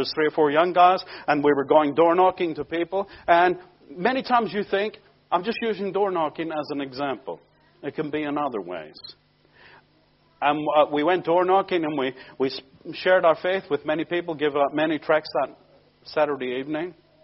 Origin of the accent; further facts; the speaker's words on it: Belfast, Northern Ireland, United Kingdom; when I was a young boy growing up in Belfast, I didn't know what this door knocking business was all about